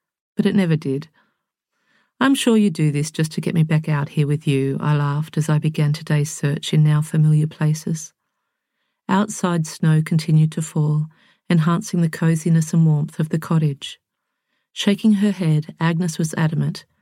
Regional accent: Australia; now in England; As an Australian in England, I had been doing a live-in job in a pub to keep a roof over my head.

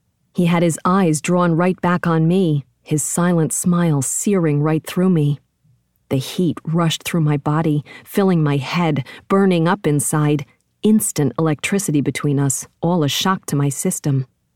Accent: Brooklyn, New York, United States; Fresh out of college, back down to my hometown, Brooklyn was in my heart. No place else like it.

